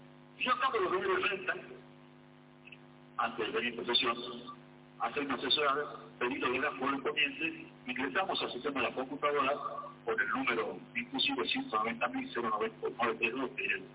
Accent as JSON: {"language": "Spanish", "country": "Argentina", "said": "Yo soy argentino, granense"}